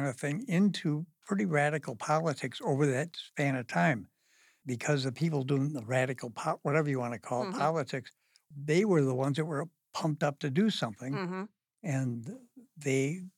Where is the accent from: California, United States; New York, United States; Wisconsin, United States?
Wisconsin, United States; Whitefish Bay; We had great parents and no complaints growing up in Whitefish Bay.